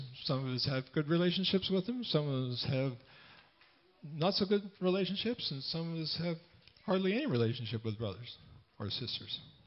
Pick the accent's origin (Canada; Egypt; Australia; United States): Canada; Winnipeg, Manitoba; I said, I'm from Winnipeg.